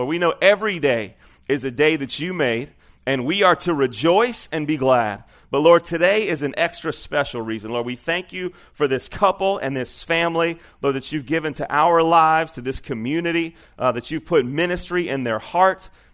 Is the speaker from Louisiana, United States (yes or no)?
yes; Baton Rouge, Louisiana, United States; so I'm from Baton Rouge and Healing Place Church.